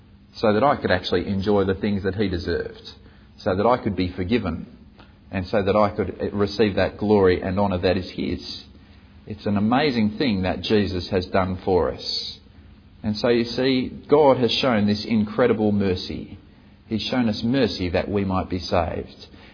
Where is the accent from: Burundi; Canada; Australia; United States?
Australia; born there; I was born in Australia.